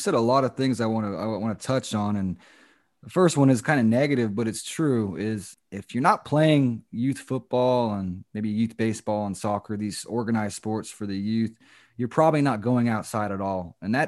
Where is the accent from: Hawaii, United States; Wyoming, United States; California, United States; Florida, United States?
Florida, United States; I'm right around the corner from you. We come from Central Florida backgrounds.